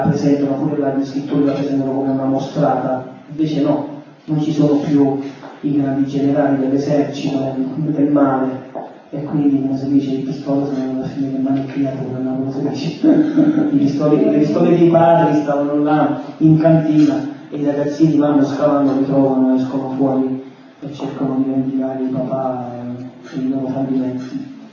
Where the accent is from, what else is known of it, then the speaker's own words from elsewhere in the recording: Naples, Campania, Italy; da buon napoletano non sono scemo